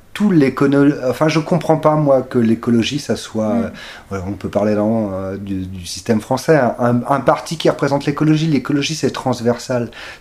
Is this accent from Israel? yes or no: no; France; on sait, nous aussi, en tant que Français, que le nuage de Tchernobyl, il a consciencieusement contourné la France.